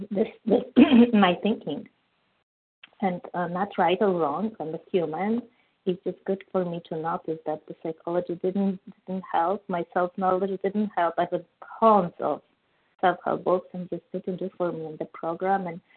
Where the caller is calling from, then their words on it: California, United States; I'm calling from California.